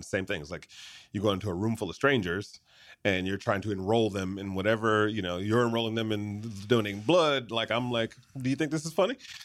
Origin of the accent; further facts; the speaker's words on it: Michigan, United States; I mean, look, I grew up in Michigan and I remember a caddy